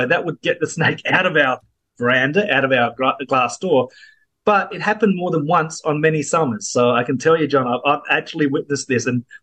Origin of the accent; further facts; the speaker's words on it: Australia; I grew up next to a national park, and I have several memories of brown snakes where they'd come across our back lawn and they'd often slither past the pool.